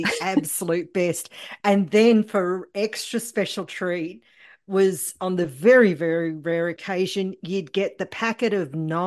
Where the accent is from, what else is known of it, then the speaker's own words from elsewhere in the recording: Australia; those in my era growing up in Australia